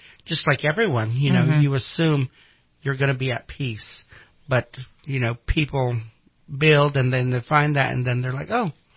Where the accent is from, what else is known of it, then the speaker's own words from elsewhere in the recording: United States; I live in two worlds as a native and as an American. And so, some days I get to be Wintu all day long, and other days I get to be Wintu half the day and American the other half.